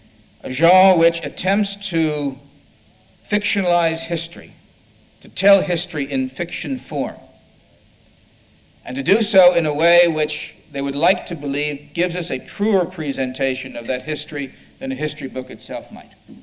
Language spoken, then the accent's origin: English; Cleveland, Ohio, United States; if instead of being born and raised in Cleveland, Ohio, I'd been born and raised in Sighet, Romania